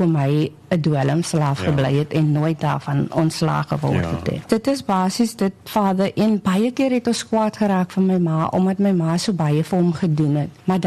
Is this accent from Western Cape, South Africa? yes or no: yes; Paarl, Western Cape, South Africa; Ek is gebore en getoe in die Parel.